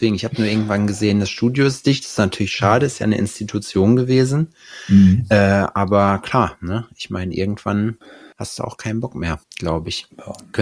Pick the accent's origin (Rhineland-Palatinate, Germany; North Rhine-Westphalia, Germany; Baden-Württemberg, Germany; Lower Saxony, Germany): North Rhine-Westphalia, Germany; ich komme ja auch hinten aus dem Ruhrgebiet.